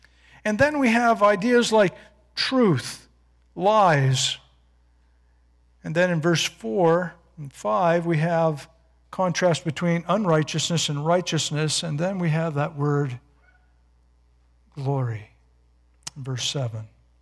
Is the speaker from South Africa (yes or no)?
no; Canada; I'm not sure that I'm all that proud about being Canadian, but I'm glad that I'm a Christian.